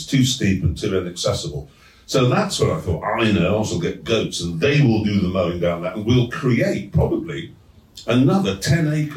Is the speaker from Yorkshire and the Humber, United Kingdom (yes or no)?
yes; Yorkshire and the Humber, United Kingdom; I'm from Yorkshire, that sort of thing matters.